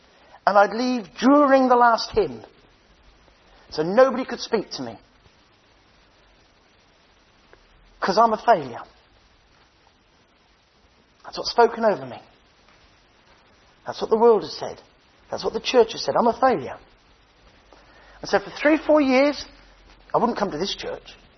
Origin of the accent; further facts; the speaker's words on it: England, United Kingdom; I'm English. Stiff upper lip.